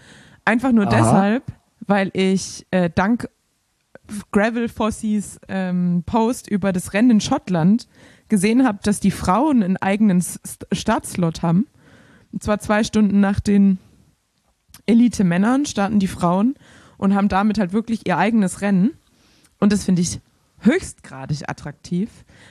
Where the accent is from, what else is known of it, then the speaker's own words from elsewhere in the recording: Baden-Württemberg, Germany; ich bin Schwabe